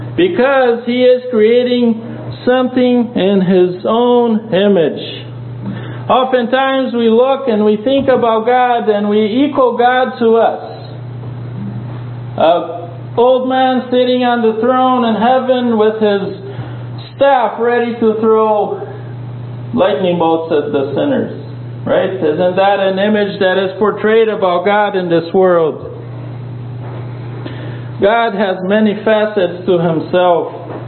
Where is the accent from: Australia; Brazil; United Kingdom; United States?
Brazil; So we're in 7 boys, born and raised in Brazil. We do not have Brazilian blood at all. We're fake Brazilians.